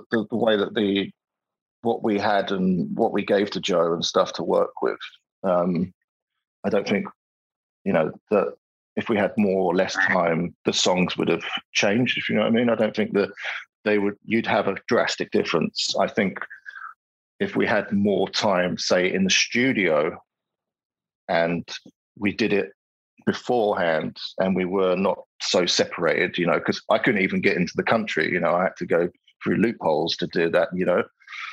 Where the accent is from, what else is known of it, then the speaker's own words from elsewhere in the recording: United Kingdom; And I was like, no, I'm British.